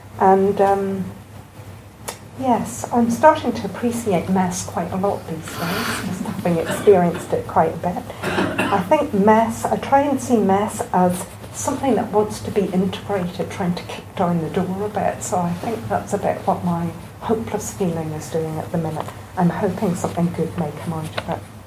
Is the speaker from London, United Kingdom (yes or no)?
no; Northern Ireland, United Kingdom; There's something about growing up in Northern Ireland, thinking, you know, people know what side they're on and they're not going to change it just because I say something.